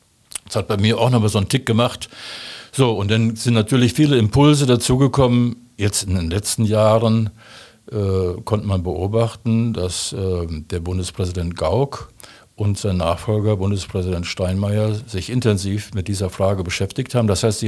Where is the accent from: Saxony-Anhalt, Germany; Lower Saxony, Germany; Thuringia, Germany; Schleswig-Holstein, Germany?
Schleswig-Holstein, Germany; Glückstadt; also born or lived in Berlin / Ahrenberg / Dortmund; Bin in Berlin geboren, aufgewachsen in Glückstadt an der Elbe und in Ahrenberg bei Koblenz. Meine Gymnasialzeit habe ich in Dortmund verbracht